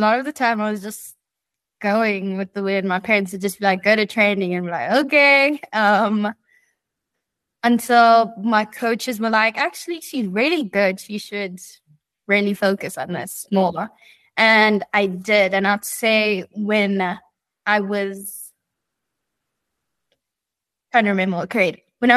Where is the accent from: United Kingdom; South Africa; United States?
South Africa; I am 18 years old. I go to Parktown High School for Girls, and I am a South African gymnast, and I train at JGC Gymnastics Club.